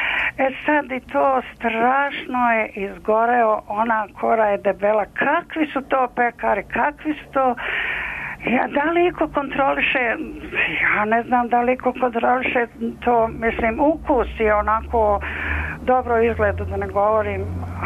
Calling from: Belgrade, Serbia; Ja sam sa Vračara u Beogradu.

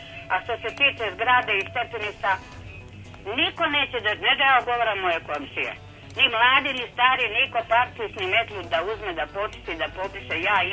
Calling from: Stara Pazova, Vojvodina, Serbia

